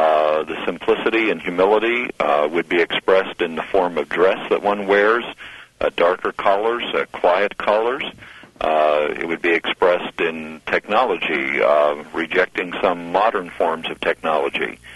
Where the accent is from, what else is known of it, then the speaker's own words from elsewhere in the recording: Pennsylvania, United States; Well, I grew up here in Lancaster County. Actually, grew up on a farm with Mennonite parents, and so I lived side by side with the Amish since my childhood.